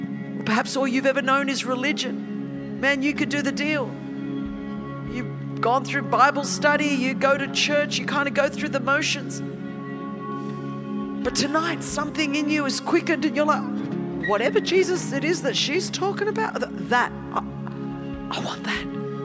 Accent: Australia; born there; If I wasn't born in Australia where there was a rule of law

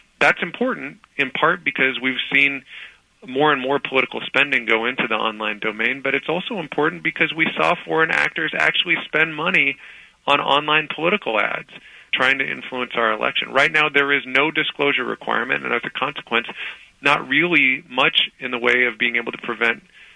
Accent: United States; And I don't say that as a Democrat. I say that as an American who wants to protect the integrity of our election system.

